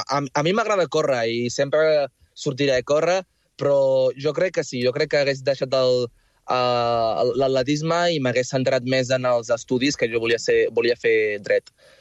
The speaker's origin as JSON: {"language": "Catalan", "town": "Palamós", "region": "Catalonia", "country": "Spain", "tie": "born there", "said": "jo he nascut a Espanya, he nascut a l'Hospital de Palamós"}